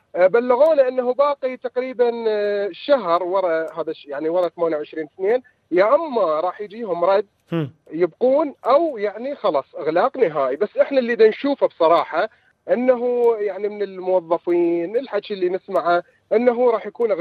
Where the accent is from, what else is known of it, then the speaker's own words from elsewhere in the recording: Kurdistan Region, Iraq; من العراق، أقليم كردستان.